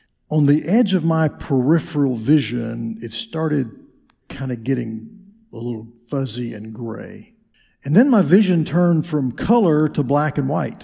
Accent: Pensacola, Florida, United States; And I'm originally from Pensacola and born in Milton, fifth generation native of this area.

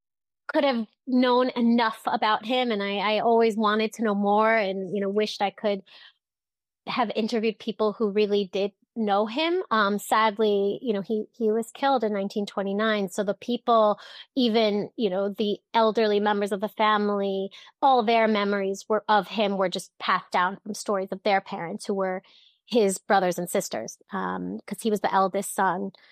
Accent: New Jersey, United States; moved away as an adult; now in Tel Aviv, Israel; I made Aliyah in 2013. I moved to Israel at the age of 27. I moved there alone. I'm from New Jersey.

